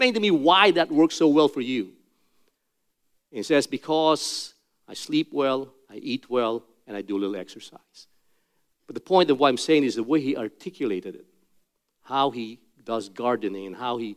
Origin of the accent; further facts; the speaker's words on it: Philippines; For instance, I'm a Filipino.